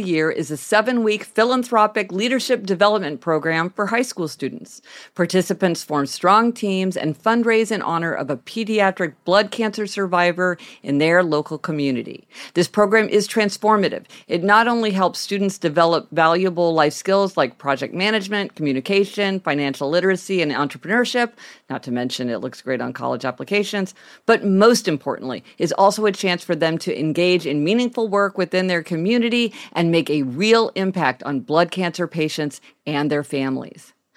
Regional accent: Midwest, United States; We grew up in the Midwest, so we were part of that whole thing of people getting their license on the day they turned 16.

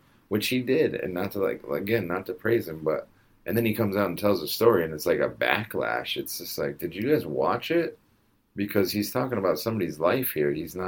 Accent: Arizona, United States; I feel like growing up in Arizona, I probably had some kind of stigma of it wasn't the norm.

